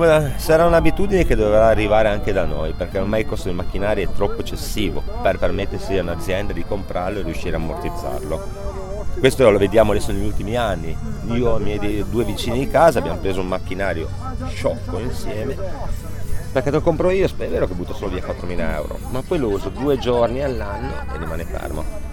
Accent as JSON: {"language": "Italian", "town": "Brandizzo", "region": "Piedmont", "country": "Italy", "said": "ho 46 anni e vengo da Brandizzo, provincia di Torino."}